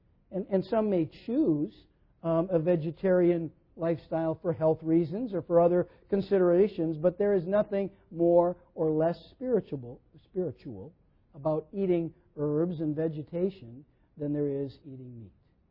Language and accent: English; Minnesota, United States; there was a guy named Garrison Keillor. We're from Minnesota, okay?